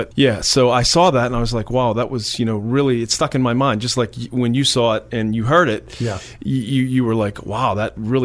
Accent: Blairsville, Pennsylvania, United States; So yeah, I was born and raised in Blairsville, and that's where it all began.

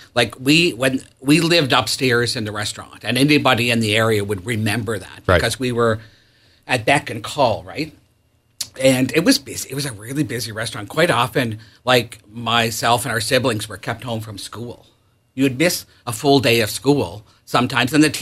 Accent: Cornwall, Prince Edward Island, Canada; also born or lived in New Haven / Clyde River; I grew up kind of the Cornwall area, New Haven, Clyde River, Cornwall.

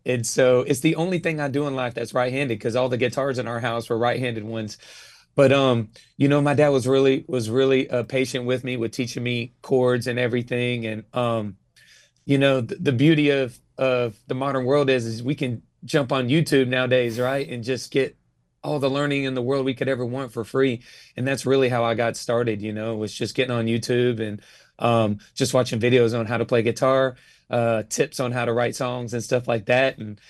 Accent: Georgia, United States; started playing in little local spots around my hometown in Georgia.

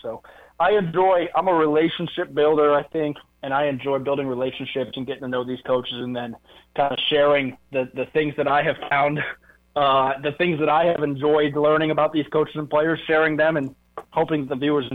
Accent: Illinois, United States; that's the game that me and my dad were at growing up in Central Illinois.

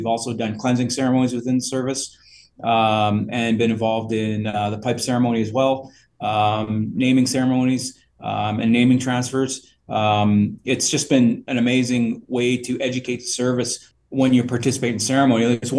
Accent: Manitoba, Canada; I'm from Treaty One

